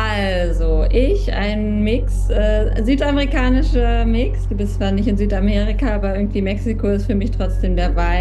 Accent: Berlin, Germany; bin ich aufgewachsen in Berlin

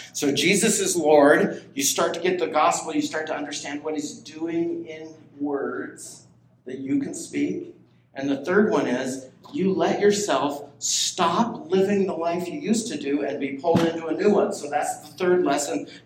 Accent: Pasco, Washington, United States; born there; And some of you know that I was born in Pasco, Washington.

